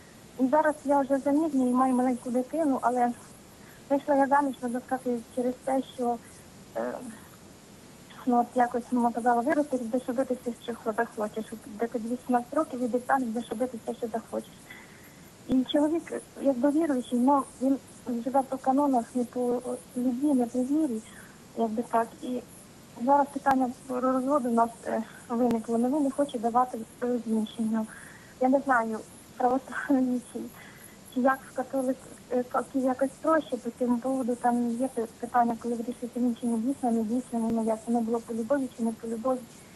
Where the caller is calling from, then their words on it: Vinnytsia, Vinnytsia Oblast, Ukraine; я з Вінниці. Я взагалі православна людина